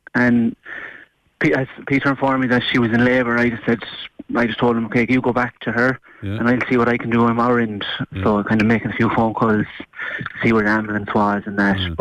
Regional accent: Connacht, Ireland; also born or lived in Galway; now in Clifden, Ireland; I'm a Mayo man.

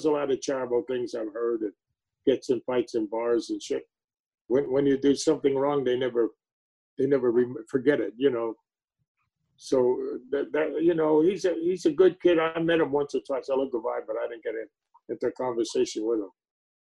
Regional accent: Ireland; you're Irish, I'm Irish, and you have a big sports hero over there, McGregor.

